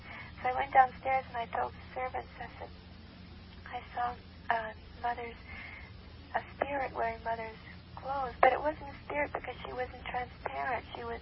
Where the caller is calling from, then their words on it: California, United States; The west side off of Sepulveda and Rose or Overland area.